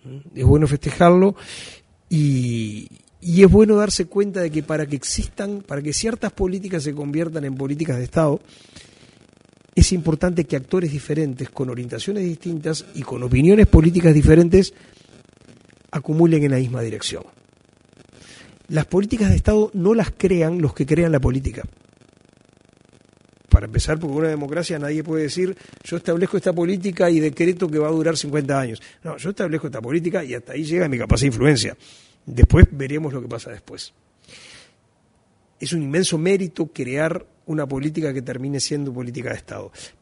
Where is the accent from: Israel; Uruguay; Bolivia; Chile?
Uruguay; lo que somos los uruguayos.